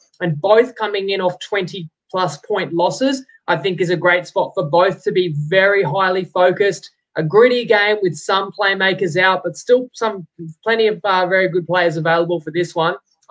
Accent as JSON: {"language": "English", "region": "Queensland", "country": "Australia", "said": "I'm a Queenslander, take this for what it's worth."}